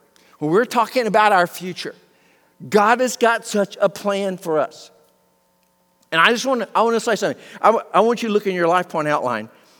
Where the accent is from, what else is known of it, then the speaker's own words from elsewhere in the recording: Arkansas, United States; I was born and raised in South Arkansas. It's so much like East Texas, it was almost like not moving.